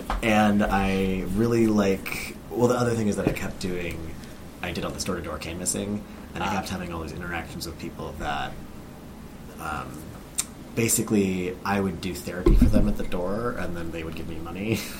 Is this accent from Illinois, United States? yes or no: yes; Chicago, Illinois, United States; I moved here from the Chicago area, and there wasn't any access to Chinese medicine or anything like that where I grew up.